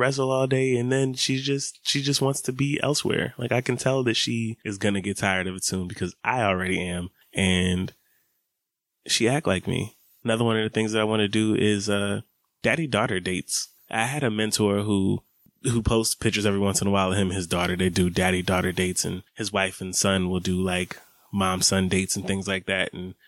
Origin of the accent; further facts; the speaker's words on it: Atlanta, Georgia, United States; Growing up in Atlanta, summers is hot.